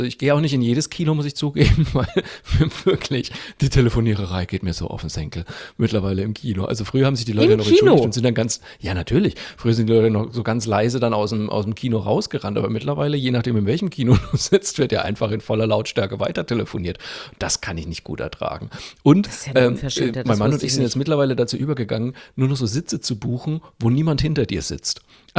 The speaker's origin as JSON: {"language": "German", "region": "Bavaria", "country": "Germany", "said": "was mir als Franke einfach extrem entgegenkommt."}